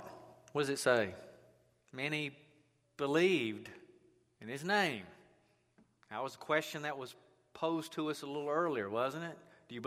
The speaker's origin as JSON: {"language": "English", "town": "Mobile", "region": "Alabama", "country": "United States", "tie": "born or raised there", "said": "At least that's what I did when I was a little kid growing up in Mobile."}